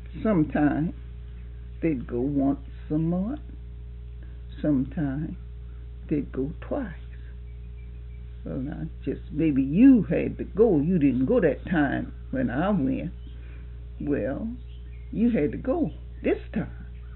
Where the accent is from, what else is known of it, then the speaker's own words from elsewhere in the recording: Georgia, United States; moved away as an adult; I was born and raised in Georgia and started my family there. My children were small when they come here, but you know I stayed in Georgia a long time.